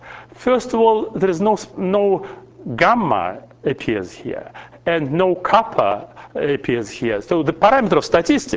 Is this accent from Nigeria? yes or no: no; Russia; English is a second language; When I grew up in Russia, we were studying this theory of classical completely integrable differential equation.